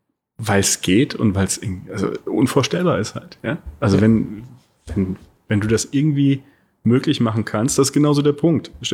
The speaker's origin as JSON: {"language": "German", "region": "Rhineland-Palatinate", "country": "Germany", "said": "Ich komme aus der Pfalz."}